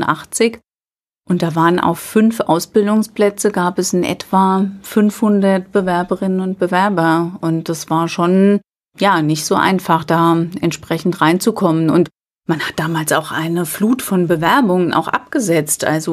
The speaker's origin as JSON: {"language": "German", "town": "Albig", "region": "Rhineland-Palatinate", "country": "Germany", "tie": "born or raised there", "said": "Ja, ich bin im Vorort von Alzey aufgewachsen, in Albig, kleiner Ort, 3 Kilometer von Alzey entfernt. Und lebe heute noch in Alzey."}